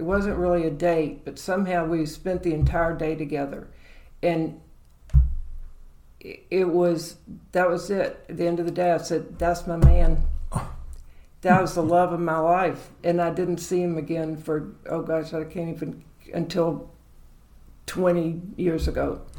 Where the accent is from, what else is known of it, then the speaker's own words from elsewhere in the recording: Atlanta, Georgia, United States; I was born in Atlanta as